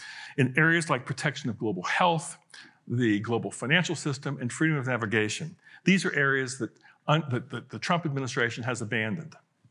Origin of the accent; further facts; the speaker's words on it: Midwest, United States; I grew up in the rural Midwest. Maybe it would not be compelling when I go back to my hometown.